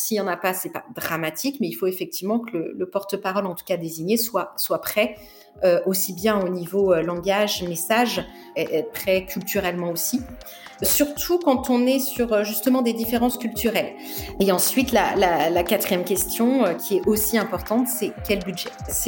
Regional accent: France; je suis français

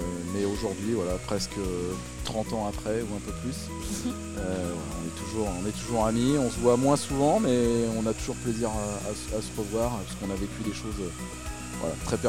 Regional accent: Senegal; born there; je suis né au Sénégal parce que mes grands-parents maternels ont vécu quasiment toute leur vie là-bas, ou toute leur carrière là-bas.

